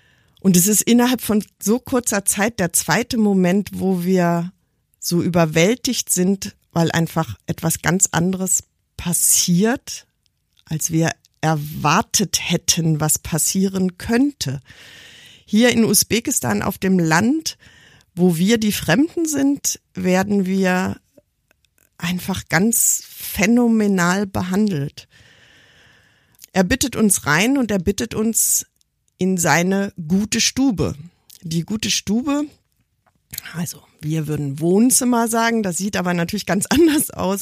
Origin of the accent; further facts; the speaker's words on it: Germany; Ich bin in Deutschland geboren und ich bin in Deutschland aufgewachsen, also ist irgendwie völlig klar, was ich erwarte.